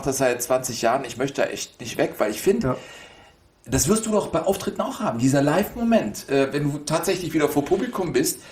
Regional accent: Cologne, North Rhine-Westphalia, Germany; Ich bin gebürtig aus Köln

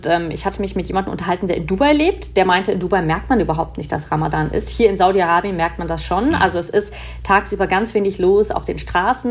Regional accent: Germany; Und dann habe ich gesagt, ja, ich bin aus Deutschland.

